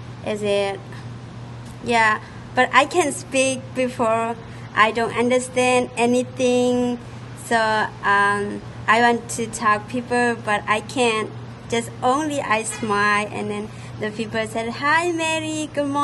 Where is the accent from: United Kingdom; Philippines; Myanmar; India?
Myanmar; English is a second language; now in United States; I'm from Burma. I live in the United States almost 5 years.